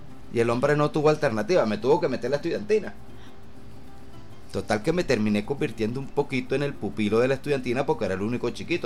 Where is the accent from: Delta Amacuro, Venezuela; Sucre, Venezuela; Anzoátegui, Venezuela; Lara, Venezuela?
Lara, Venezuela; Barquisimeto; born there; yo sí nací aquí en Venezuela, en Barquisimeto, pero mis padres no